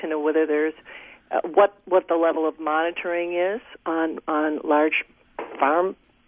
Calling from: Stevens Point, Wisconsin, United States; I'm calling from Stevens Point.

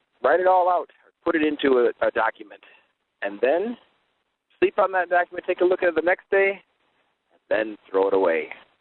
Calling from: Delavan, Wisconsin, United States; I'm calling from Delavan, Wisconsin.

